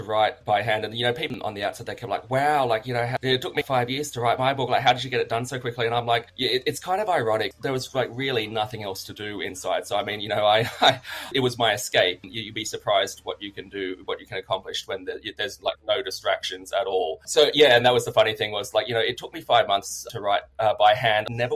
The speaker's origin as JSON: {"language": "English", "town": "Sydney", "region": "New South Wales", "country": "Australia", "lives_now": "Newcastle, Australia", "said": "I'm from Sydney, Australia, and I live in Newcastle, as you said, which is, for those of you who don't know Australia very well, it's just a couple hundred kilometres north of Sydney."}